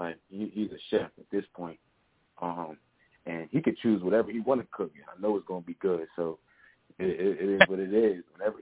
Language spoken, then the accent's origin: English; New Jersey, United States; we're both from Jersey.